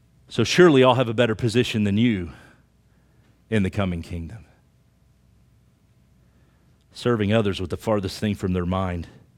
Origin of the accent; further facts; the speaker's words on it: Oklahoma, United States; I grew up in Oklahoma, and I grew up working in the oil fields